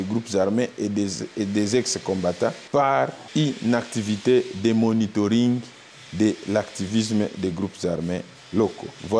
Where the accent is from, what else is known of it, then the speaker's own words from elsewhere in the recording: Mwenga, South Kivu, DR Congo; je suis natif de Mwenga. J'ai été à Mwenga à 9 ans.